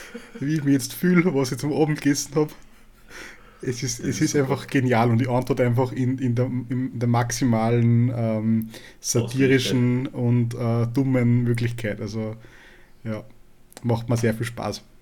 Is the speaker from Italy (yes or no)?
no; Upper Austria, Austria; accent: Upper Austrian; mit jemandem zu sprechen, mit dem ich es gewohnt bin, Oberösterreichisch zu sprechen, sehr, sehr weird und ja, ungewohnt